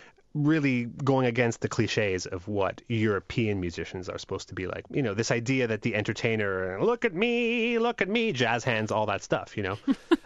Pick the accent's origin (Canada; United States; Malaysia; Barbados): Canada; Montreal, Quebec; Keniston in particular is the name of the street I grew up on in Montreal.